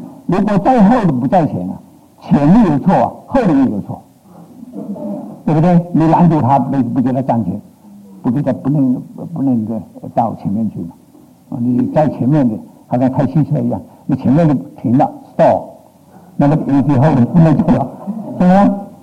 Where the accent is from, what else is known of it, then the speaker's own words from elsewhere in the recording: Fuzhou, Fujian, China; 我们福州人呢，去这个鱼园呢，也去过没有？